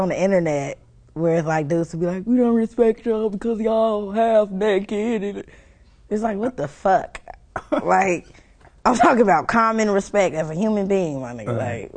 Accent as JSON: {"language": "English", "town": "Chicago", "region": "Illinois", "country": "United States", "tie": "born or raised there", "said": "mind you, I'm coming from Chicago."}